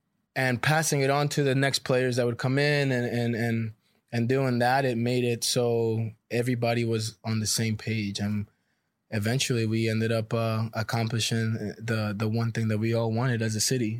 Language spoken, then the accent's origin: English; Costa Rica; I mean, growing up in Costa Rica, that's the big price right there.